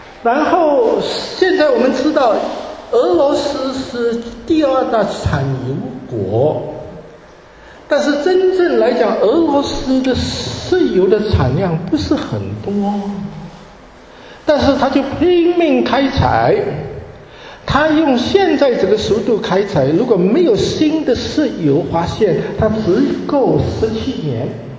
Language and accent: Chinese; Canada; 我作为一个加拿大人，我作为加拿大的华人，我作为基督徒，